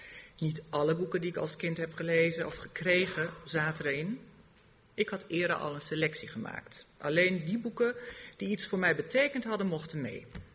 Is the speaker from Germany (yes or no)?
yes; Germany; also born or lived in Netherlands; ben ik verhuisd met mijn gezin naar Duitsland. Ik ben daar geboren en opgegroeid en het is, zoals dat heet, mijn vaderland. In Nederland heb ik ruim 20 jaar gewoond en gewerkt. Ik beschouw het als mijn moederland.